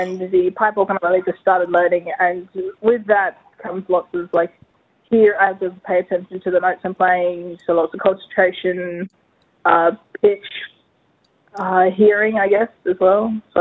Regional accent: Western Australia, Australia; now in Perth, Australia; I'm 14. I live in Perth, but I'm from the East Kimberley. And my mob is Kokajar and Pintupi. Kokajar is my mum and Pintupi is my dad's side.

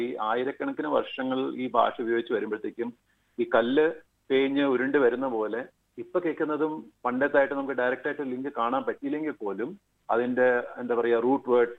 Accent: Kerala, India; അതായത് നമ്മൾ ഒരു മലയാളി എന്ന നിലയ്ക്ക് ഇങ്ങോട്ട് ഒരു വിദേശത്തേക്ക് പോകുമ്പോൾ

